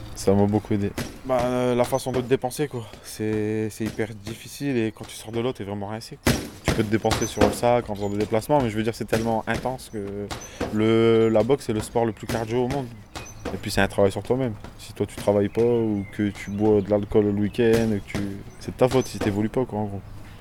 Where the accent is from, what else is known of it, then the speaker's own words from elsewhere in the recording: Verquin, Hauts-de-France, France; j'ai 29 ans, je viens de Verquin et je suis conducteur d'engin.